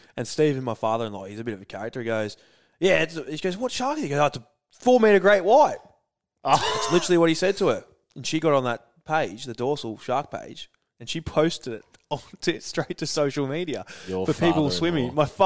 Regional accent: Victoria, Australia; I wish I was. I'm from Victoria.

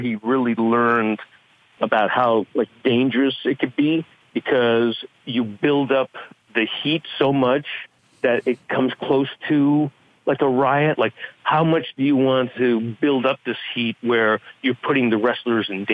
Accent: Canada; I'm Canadian.

